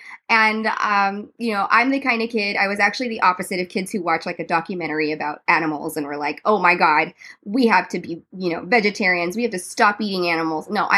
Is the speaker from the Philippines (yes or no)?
yes; Philippines; And I'm actually, I'm Filipino American. And in our food, we have, medicine is built into our cuisine.